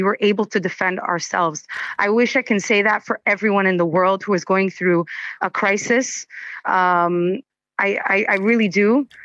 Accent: United States; moved away as an adult; now in Israel; as an American expat who made Aliyah, I am very varied in my background.

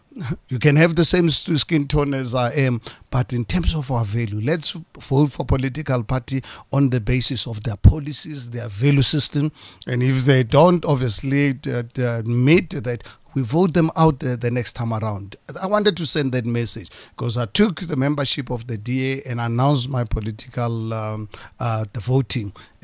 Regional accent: South Africa; … from South Africa.

